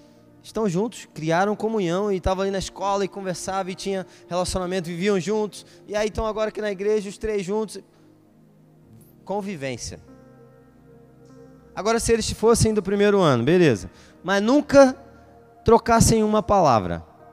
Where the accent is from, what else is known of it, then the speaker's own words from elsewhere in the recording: Rio de Janeiro, Brazil; É diferente do que é uma tia minha que eu cresci junto lá no Rio.